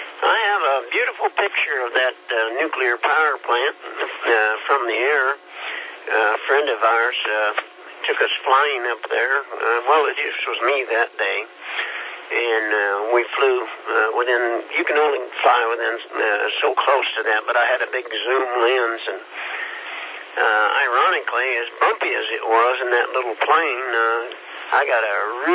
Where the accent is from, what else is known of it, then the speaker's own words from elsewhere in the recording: Kansas, United States; I've only been here 11 years. I'm from Kansas